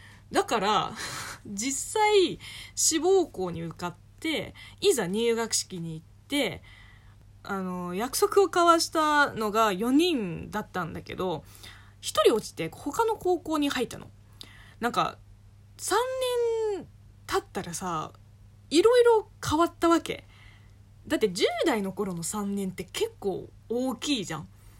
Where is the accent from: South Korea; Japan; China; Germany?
China; 中国生まれ中国育ちの私